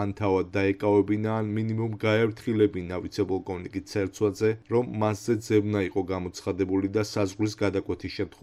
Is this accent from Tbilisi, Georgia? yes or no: no; Sukhumi, Abkhazia, Georgia; რადგან მე თვითონ სოხუმიდან ვარ.